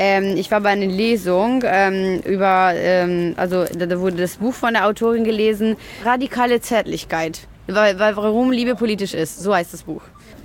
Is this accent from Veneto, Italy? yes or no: yes; Venice, Veneto, Italy; ich komme aus Venedig.